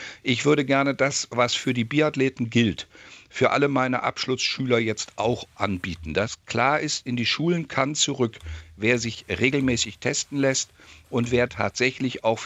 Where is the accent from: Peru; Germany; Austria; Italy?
Germany; Thuringia; dann wird auf einmal bei uns in Thüringen darüber geredet